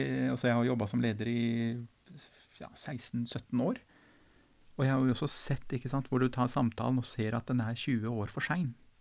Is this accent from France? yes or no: no; Iran; Og som en iraner så er målet tydelig definert